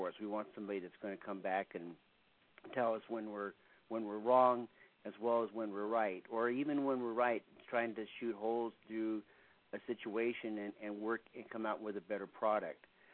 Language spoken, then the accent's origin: English; Palmer, United States; I'm from Palmer, and I'm speaking for myself.